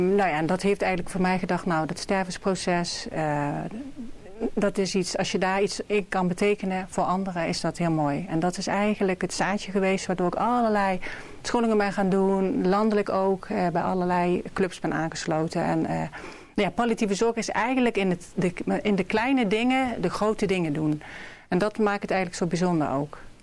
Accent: Limburg, Netherlands; En ik kom uit Limburg. Ik woonde toen al in Rotterdam.

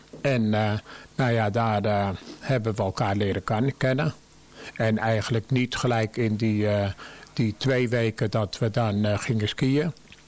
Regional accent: Berkenwoude, South Holland, Netherlands; born there; Ik ben geboren in Berkenwoude. Bekend misschien voor de voetballiefhebbers van FC Perkouw.

